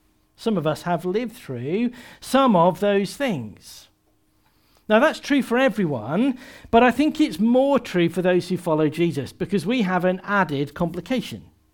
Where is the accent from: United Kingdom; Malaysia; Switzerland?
United Kingdom; Often people don't say it because we're British and we like that nice mask